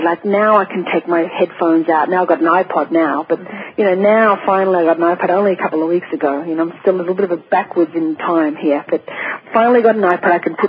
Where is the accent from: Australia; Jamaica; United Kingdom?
Australia; now in Sedona, United States; I came here from Australia to Sedona, Arizona.